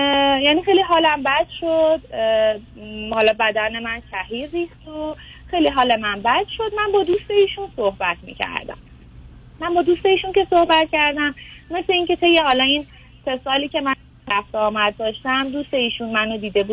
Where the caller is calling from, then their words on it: Iran; من از ایران هستم.